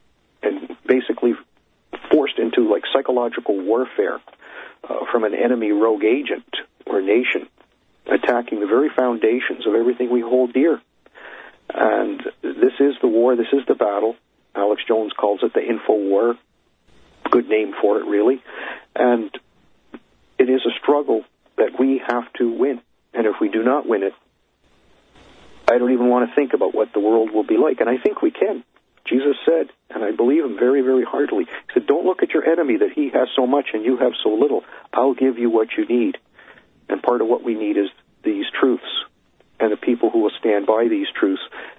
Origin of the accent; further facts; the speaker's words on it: Canada; Until the next time … from Canada.